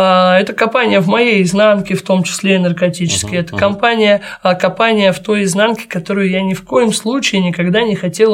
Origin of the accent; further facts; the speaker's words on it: Saint Petersburg, Russia; Я из Петербурга